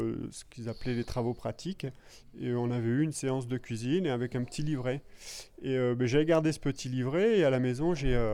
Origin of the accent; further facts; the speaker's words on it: Hauts-de-France, France; Là je suis parti donc du Pas-de-Calais et là l'Auvergne, ouais, tout à fait.